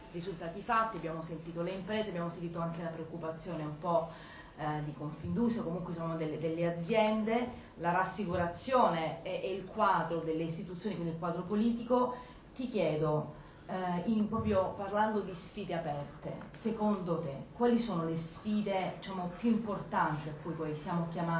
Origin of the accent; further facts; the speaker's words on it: Calabria, Italy; un po' mi dispiace da calabrese